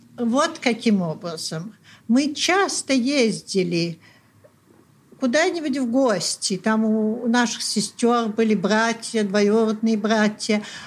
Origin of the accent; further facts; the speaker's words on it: Saint Petersburg, Russia; Мы все были из Петербурга